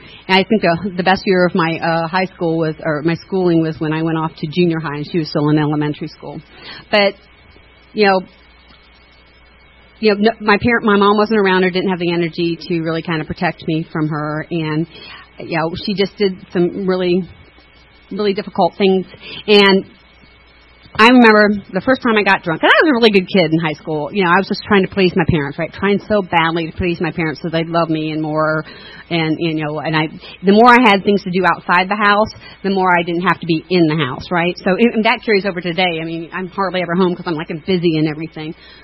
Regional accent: Lima, Ohio, United States; So I'm from Lima, Ohio. Anybody ever heard of it?

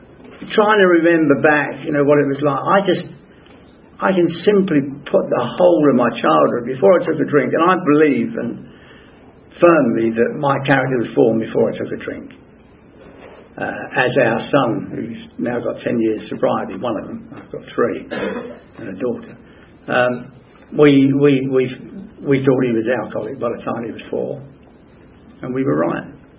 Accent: Wales, United Kingdom; born there; I was born in North Wales, and that's a part of Great Britain. A lot of people don't know that. It's actually joined to the mainland. But they have their own language. And I was born in the same house as Lawrence of Arabia.

